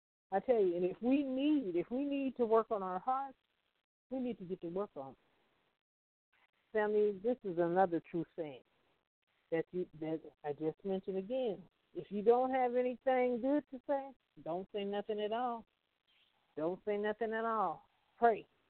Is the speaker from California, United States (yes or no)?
yes; Compton, California, United States; You know, I'm from Compton, so I love my roots.